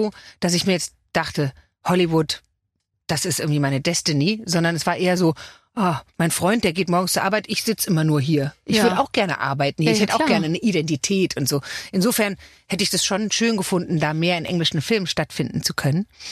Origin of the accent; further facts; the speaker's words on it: Düsseldorf, North Rhine-Westphalia, Germany; In Düsseldorf.